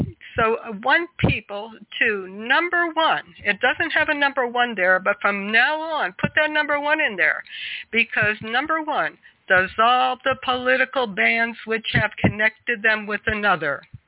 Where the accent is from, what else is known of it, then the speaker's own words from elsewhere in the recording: Pennsylvania, United States; I'm from Pennsylvania, and I got the duty tonight.